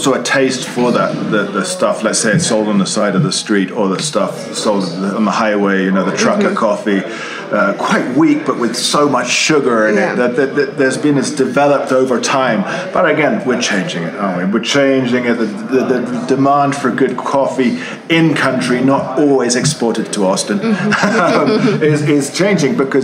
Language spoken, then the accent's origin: English; England, United Kingdom; I'm from England